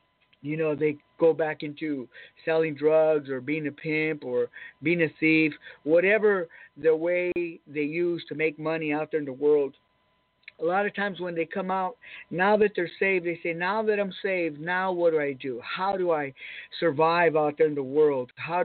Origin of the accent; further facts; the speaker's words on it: Los Angeles, California, United States; he knew I was from East L.A., and he seen that I had a real hard life coming up